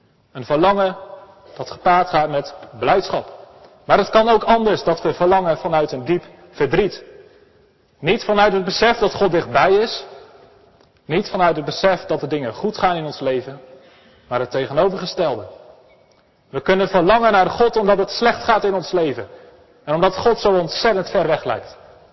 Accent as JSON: {"language": "Dutch", "town": "Elspeet", "region": "Gelderland", "country": "Netherlands", "said": "Nou, ik kom uit Elspeet. We hebben prachtige bossen vol met herten."}